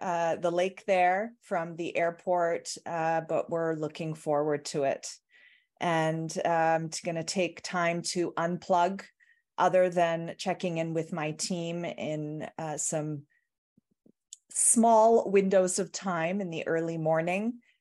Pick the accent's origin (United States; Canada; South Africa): Canada; Toronto, Ontario; I'm also going on vacation for 3 weeks with my husband and son back to Canada, where I was born. I was born in Toronto, and my parents still live in Canada.